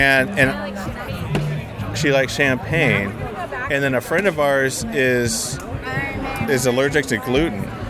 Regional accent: California, United States; I'm from California.

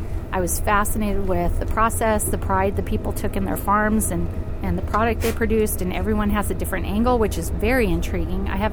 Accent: Jupiter, Florida, United States; Well, I am from Jupiter, Florida.

